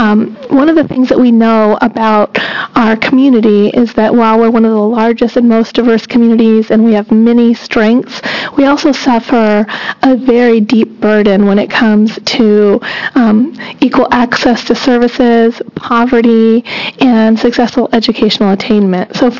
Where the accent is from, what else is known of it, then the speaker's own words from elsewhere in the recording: Alaska, United States; which we have about 3,000 enrolled members that live in the state of Oregon, even though we are originally from Southeast Alaska.